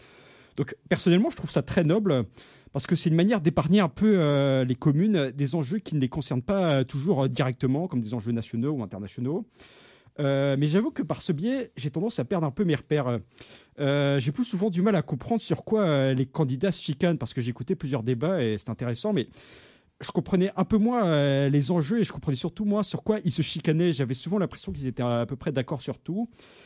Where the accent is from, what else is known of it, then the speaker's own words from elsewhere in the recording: France; now in Canada; C'est en tant que Français, un avis personnel, c'est une comparaison que je me suis souvent faite depuis que je suis ici.